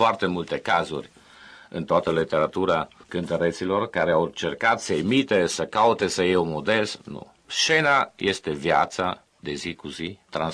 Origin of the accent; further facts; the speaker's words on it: Timișoara, Timiș County, Romania; Viena, eu de la Viena la Timișoara, dar ce este cel mai important în această legătură, faptul că suntem timișoreni amândoi.